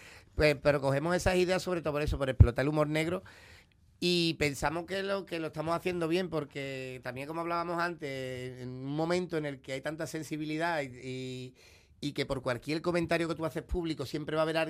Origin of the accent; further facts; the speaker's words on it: Seville, Andalusia, Spain; nosotros somos de Sevilla, aunque hagamos Carnaval de Cádiz, la gran mayoría somos de Sevilla